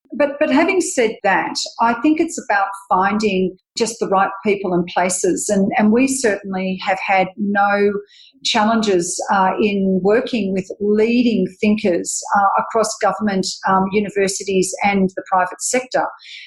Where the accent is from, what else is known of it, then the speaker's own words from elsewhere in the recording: Australia; And this is where I think as an Australian governments have really done very poorly